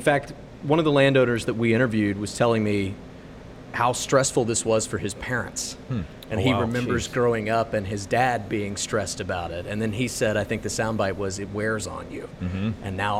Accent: Tyler, Texas, United States; And I can say that as an East Texan.

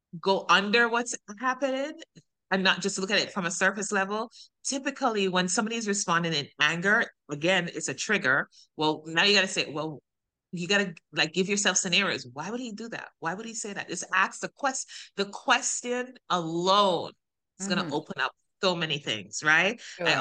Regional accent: Jamaica; now in United States; I grew up in Jamaica, the land of the free, because we're free.

